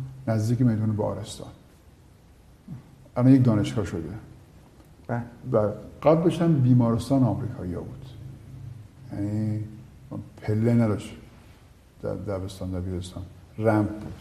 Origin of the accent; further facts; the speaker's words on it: Shiraz, Fars, Iran; also born or lived in Tehran; من اون سالی که دیگه از شیراز اومدیم به تهران